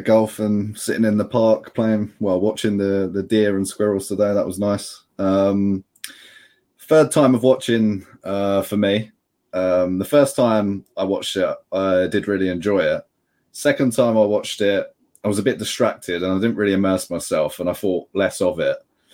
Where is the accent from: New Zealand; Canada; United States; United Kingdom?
United Kingdom; London; especially as a Londoner, seeing